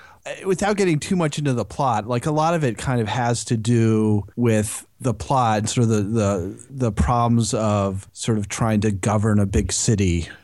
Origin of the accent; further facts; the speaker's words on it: New York, United States; I grew up outside of Syracuse, which is a very multi-ethnic city.